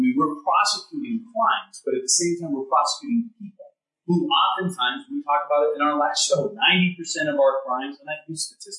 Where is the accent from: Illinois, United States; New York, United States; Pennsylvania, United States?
Pennsylvania, United States; Pittston; I grew up in Greater Pittston, which I wasn't wrestling with the issues that face African Americans.